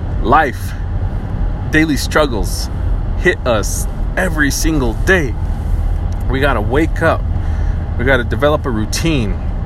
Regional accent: Pine Ridge Reservation, South Dakota, United States; I grew up on the Pine Ridge Reservation, home of the Oglala Lakota people.

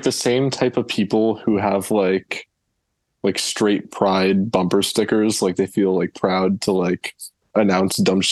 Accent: St. Catharines, Ontario, Canada; No, I'm from St. Catharines. Welland is close. Welland is like 15 minutes away.

